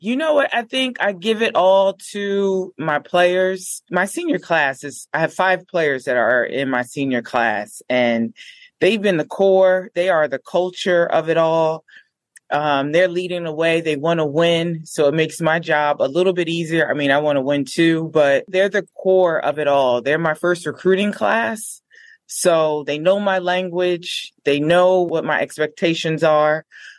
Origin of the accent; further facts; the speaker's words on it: Newark, New Jersey, United States; we grew up in Newark, but just a different side.